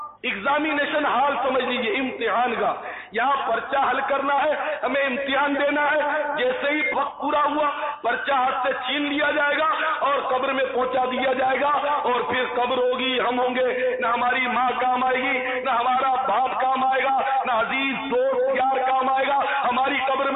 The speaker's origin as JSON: {"language": "Urdu", "country": "Pakistan", "tie": "born there", "said": "میں تو بعد میں پیدا ہوں پاکستان میں آ کر"}